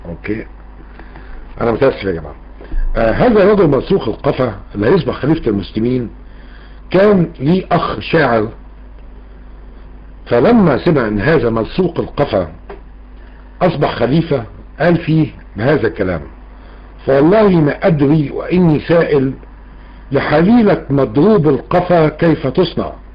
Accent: Egypt; هذا الشيء لما اتوا الى بلادنا مصر

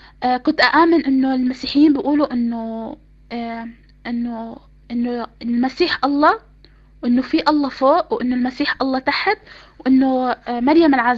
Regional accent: Palestine; خاصة اني انا يعني فلسطينية، وكنت متعصبة للقضية وهيك

